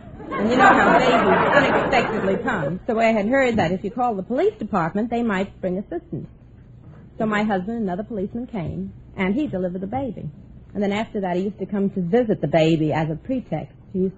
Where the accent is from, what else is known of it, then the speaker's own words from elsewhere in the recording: New York, United States; New York, originally.